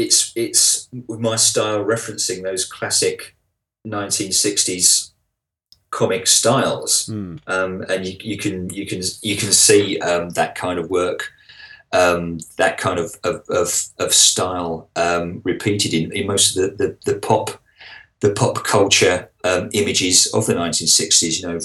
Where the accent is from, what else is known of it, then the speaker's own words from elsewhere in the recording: United Kingdom; But yeah, I'm quintessentially British. Yeah, I think that would be fair to say.